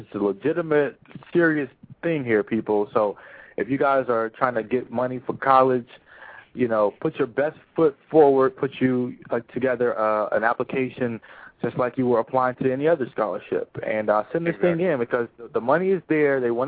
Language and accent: English; Durham, North Carolina, United States; North Carolina Central University in Durham, which is my hometown, by the way. Shouts out to Durham, North Carolina.